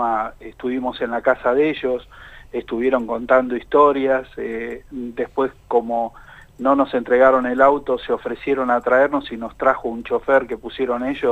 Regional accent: Villa La Angostura, Neuquén, Argentina; soy de Villa Langostura.

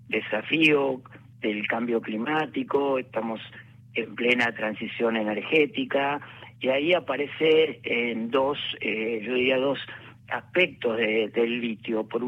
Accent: Argentina; la pregunta que se hace o que podemos hacernos como argentinos

